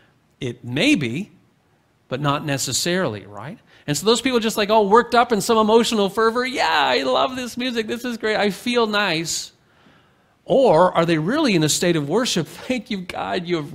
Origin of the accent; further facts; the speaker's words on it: Muskoka, Ontario, Canada; just like I grew up in Muskoka, and like a little town like Port Carling would just swell in the summer with tourists, right?